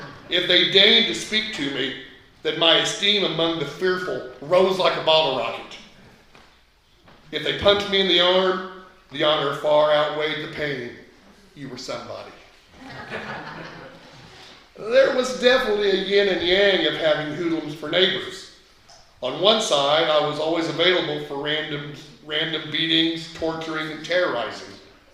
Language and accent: English; Shirley, Indiana, United States; When I started writing about growing up in Shirley, Indiana in the 60s and 70s